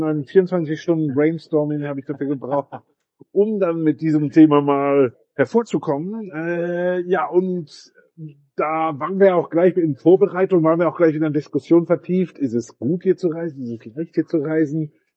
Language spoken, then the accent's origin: German; Taipei, Taiwan; wir kommen aus dem Großraum Taipei, wo ja auch noch Taoyuan und Keelung so zugehören.